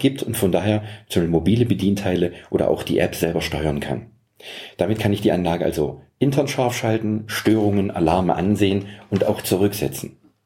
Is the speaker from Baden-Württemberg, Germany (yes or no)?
yes; Baden-Württemberg, Germany; und nicht nur als Schwabe, Energie sparen